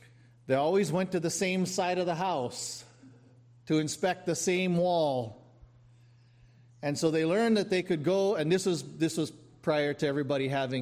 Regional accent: Kauai, Hawaii, United States; Back around, I guess it must have been around 1980 or 81, I forget what year it was, I was growing up on Kauai

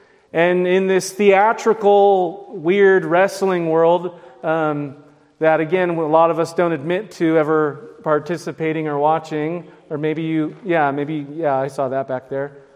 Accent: California, United States; But I remember growing up in California, and distinctly, we would go get In-N-Out Burger

